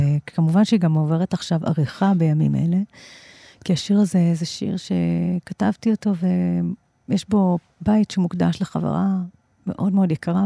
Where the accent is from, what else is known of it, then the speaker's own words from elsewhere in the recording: Re'im, Southern District, Israel; הייתי שם עד אחרי הצבא, אז בעצם חצי מהחיים שלי גדלתי בקיבוץ רעים. אז זה הבית.